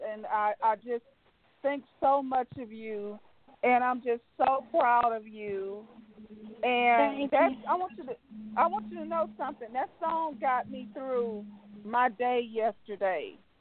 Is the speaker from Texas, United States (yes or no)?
yes; Jasper, Texas, United States; I'm from Jasper, Texas. Little bitty Jasper, Texas. That's area code 409.